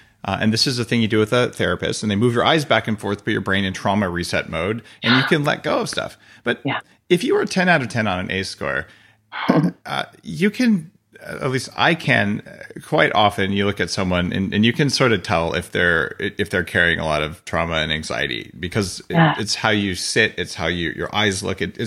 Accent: New Mexico, United States; It's so a super poor part of the world with lots of drug and alcohol problems. I grew up in New Mexico, so

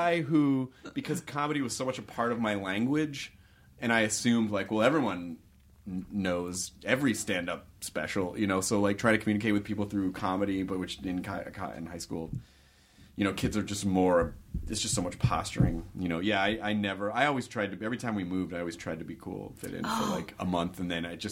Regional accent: Tennessee, United States; I grew up in the South too, which was very counter culture for the immediate culture that I was around. Not to be disparaging against Tennessee

